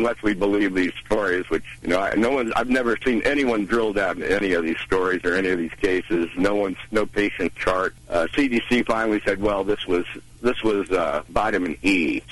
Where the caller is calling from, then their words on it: Overland Park, Kansas, United States; I'm calling from Northern Overland Park.